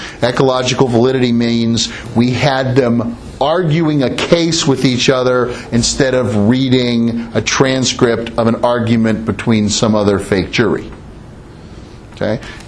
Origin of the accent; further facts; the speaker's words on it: East Pittsburgh, Pennsylvania, United States; An Italian neighborhood where I grew up in East Pittsburgh is very different than an Italian neighborhood in California or New York or Italy.